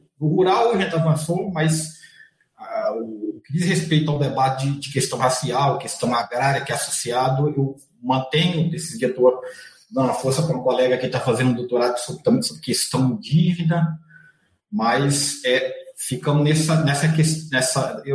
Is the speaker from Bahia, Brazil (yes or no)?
no; Minas Gerais, Brazil; accent: more Bahian than Belo Horizonte; mineiro lá do Norte de Minas, então sou mineiro com um sotaque muito mais baiano do que para o mineiro de Belo Horizonte